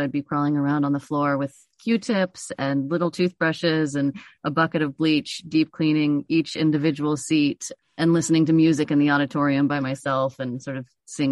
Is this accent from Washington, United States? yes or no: yes; Port Townsend, Washington, United States; I spent probably more time in the Rose growing up than I did in any of the houses I lived in Port Townsend.